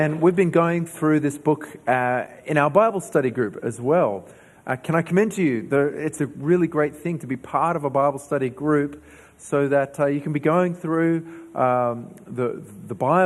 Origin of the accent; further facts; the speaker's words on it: New South Wales, Australia; now in Adelaide, Australia; I grew up in New South Wales